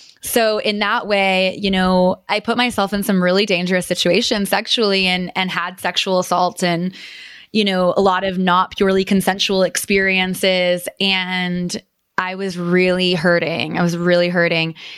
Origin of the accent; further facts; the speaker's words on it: Midwest, United States; I grew up in the Midwest in like a smallish town, conservative values